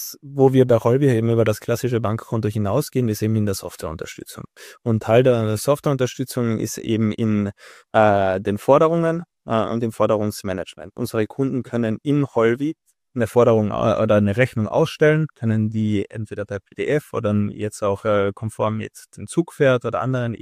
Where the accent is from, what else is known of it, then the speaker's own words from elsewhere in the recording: Austria; born there; ich bin ja gebürtiger Österreicher